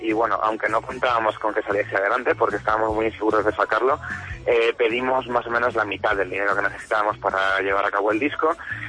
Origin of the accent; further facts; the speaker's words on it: Toledo, Castilla-La Mancha, Spain; somos un grupo afincado en Toledo. Bueno, cada uno estamos repartidos un poco, pero vamos, los cuatro somos de Toledo, los cuatro somos de aquí de siempre.